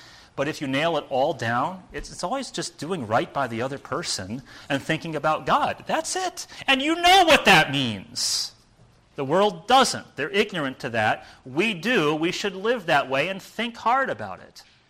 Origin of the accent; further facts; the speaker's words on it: Indiana, United States; Growing up in Indiana, that was not necessary.